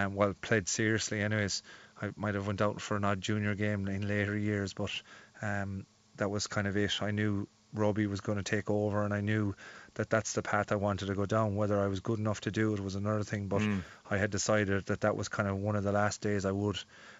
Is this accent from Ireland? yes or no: yes; Ireland; it's something that I suppose is engraved in you as an Irish person, and as I said, the area that I'm from.